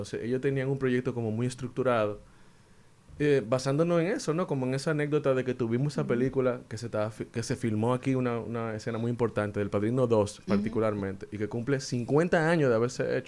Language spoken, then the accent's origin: Spanish; Dominican Republic; nos da la potestad como dominicanos de hablar de la película.